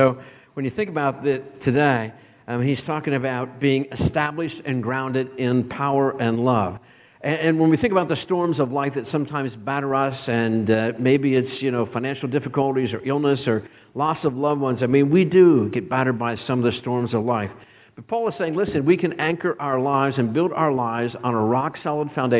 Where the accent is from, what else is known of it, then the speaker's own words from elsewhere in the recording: Pennsylvania, United States; I grew up in Western Pennsylvania, and for us, water meant lakes around there, right?